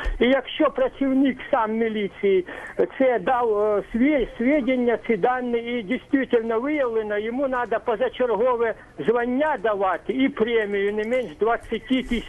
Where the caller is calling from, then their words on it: Hlukhiv, Sumy Oblast, Ukraine; Я з Глухова Сумської області